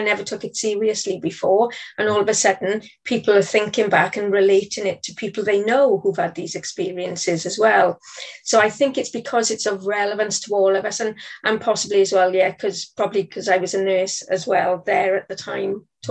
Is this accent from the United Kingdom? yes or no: yes; Swansea, Wales, United Kingdom; born or raised there